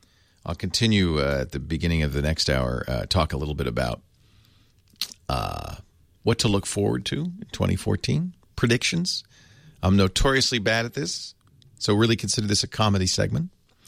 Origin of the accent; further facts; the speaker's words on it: Santa Cruz, California, United States; I grew up in Santa Cruz, couldn't wait to get out.